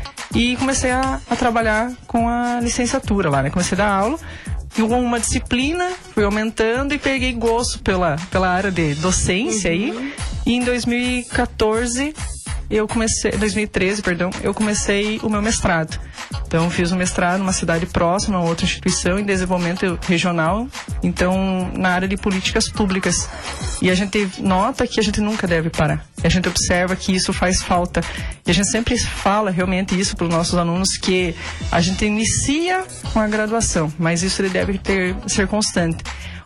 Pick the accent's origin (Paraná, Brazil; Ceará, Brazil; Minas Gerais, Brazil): Paraná, Brazil; General Carneiro; Então, eu vim de uma cidade do interior do Paraná, né, General Carneiro, sempre tive contato com o meio rural